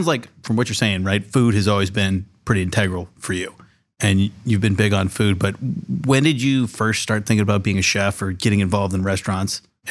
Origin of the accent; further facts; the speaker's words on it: California, United States; now in Ohio, United States; so I grew up in California and there was almost no German restaurants in California, right? But I came out to Ohio